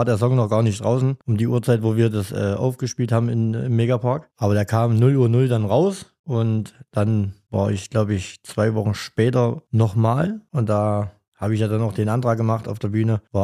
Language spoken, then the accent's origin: German; Jena, Thuringia, Germany; born there; Ich bin in Jena geboren, dann ist 2005 meine Mutti gestorben, da war ich 9.